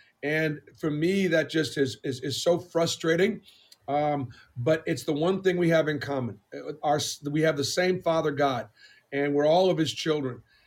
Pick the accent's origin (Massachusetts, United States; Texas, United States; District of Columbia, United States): Massachusetts, United States; Boston; But growing up in Boston was very difficult because, you know, I went to Temple, I grew up conservative.